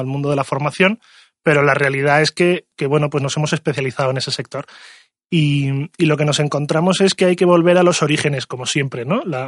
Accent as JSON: {"language": "Spanish", "town": "Marbella", "region": "Andalusia", "country": "Spain", "also_born_or_lived": "Madrid", "lives_now": "Cáceres, Spain", "said": "Yo soy de Marbella, pero me he movido mucho, sí."}